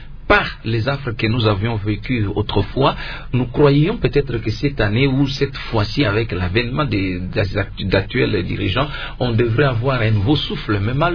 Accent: DR Congo; mais moi je suis Congolais, j'ai réagi.

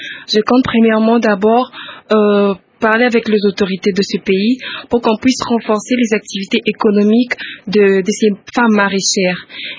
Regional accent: DR Congo; je suis ambassadrice de la RDC.

